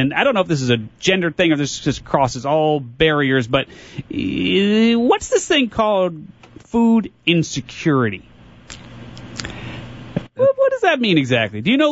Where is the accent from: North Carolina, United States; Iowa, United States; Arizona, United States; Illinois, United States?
Illinois, United States; So back to my home state, good old Illinois.